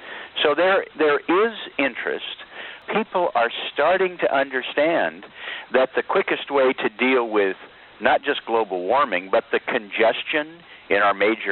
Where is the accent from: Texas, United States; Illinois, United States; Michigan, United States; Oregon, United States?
Oregon, United States; The state of Washington, and to a lesser extent, my home state of Oregon, have put money in the Seattle to Portland train link.